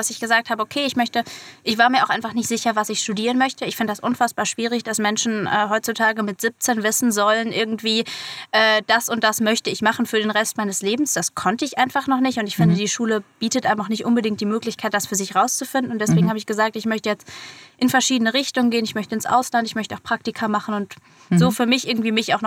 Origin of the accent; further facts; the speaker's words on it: Hesse, Germany; Also ich bin jetzt 19 Jahre alt. Ich bin ursprünglich im Taunus aufgewachsen, bin dann, wie schon erwähnt, auf ein Internat im Rheingau gegangen, habe dann ein Jahr Pause gemacht nach dem Abitur und studiere mittlerweile Jura in Heidelberg.